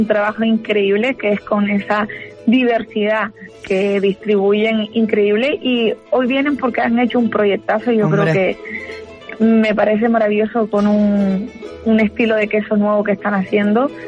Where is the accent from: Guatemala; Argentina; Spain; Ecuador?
Spain; Canary Islands; un buen queso de donde sea, de así, de mi tierra, de Canarias